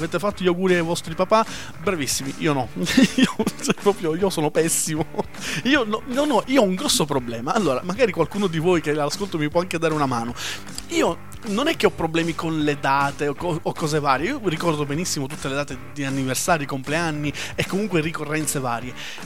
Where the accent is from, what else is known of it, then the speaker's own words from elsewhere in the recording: Sicily, Italy; io che sono siciliano